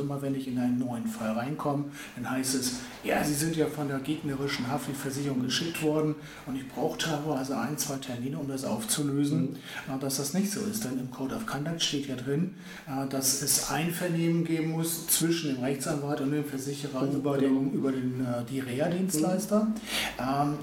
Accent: Achim, Lower Saxony, Germany; Heute bin ich in Achim, da wo ich groß geworden bin

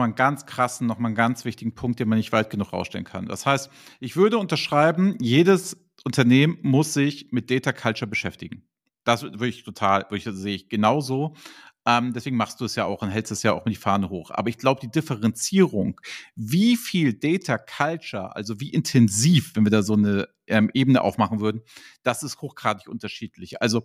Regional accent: Northern Germany, Germany; born there; Ich bin ja nun, sag ich mal, gebürtiger Norddeutscher

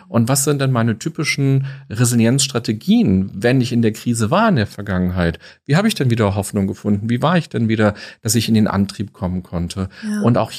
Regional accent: Berlin, Germany; Ich bin in Berlin aufgewachsen. Wir waren so am Stadtrand in so einer Plattenbauwohnung, so ein Elfgeschosser. Kleine Zimmer, niedrige Decken

